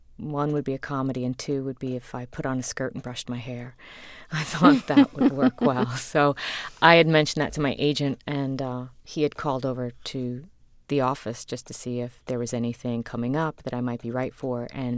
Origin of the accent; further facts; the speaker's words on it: Queens, New York, United States; I grew up in Queens. I grew up in Flushing, Queens, in the house my father grew up in.